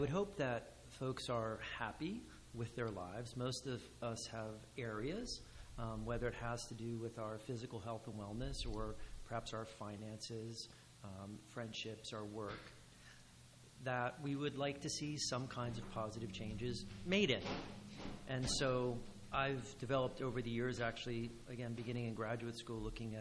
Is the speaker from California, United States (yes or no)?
no; New Jersey, United States; Born and raised in Hunterdon County